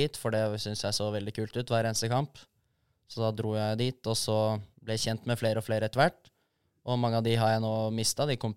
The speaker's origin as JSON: {"language": "Norwegian", "town": "Bærum", "region": "Akershus", "country": "Norway", "tie": "born or raised there", "said": "Altså, jeg jo født og oppvokst I Bærum"}